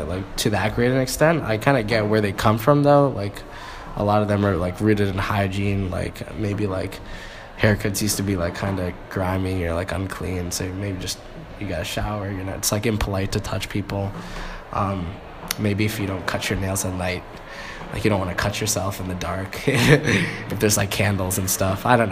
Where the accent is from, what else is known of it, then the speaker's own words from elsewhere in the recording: West Windsor, New Jersey, United States; Oh, I'm from New Jersey, West Windsor.